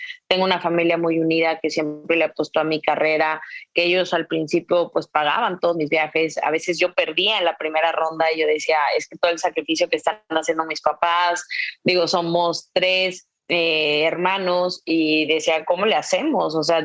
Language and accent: Spanish; San Luis Potosí, Mexico; Yo soy originaria de San Luis Potosí, llevo 9 años radicando en Nuevo León.